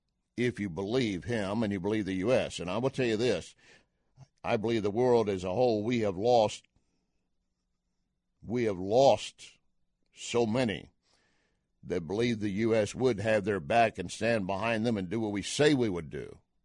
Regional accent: Texas, United States; Believe me, I grew up in West Texas, a son of an oil field worker, oil field trash, and proud of it.

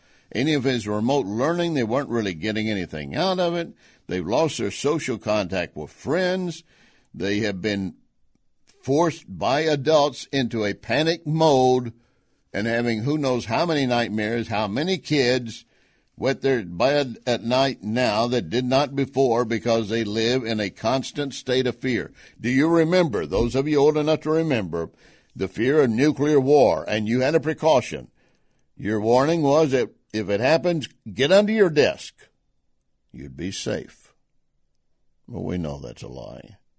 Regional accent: Texas, United States; And that I'm very familiar with because I'm from Texas.

